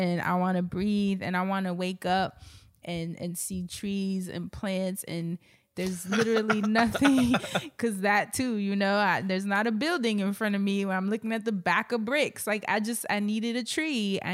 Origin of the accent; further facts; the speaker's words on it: Harlem, New York, United States; now in Brooklyn, United States; this has been home base and born and raised in Harlem and moved to Brooklyn in my 30s. And I love New York.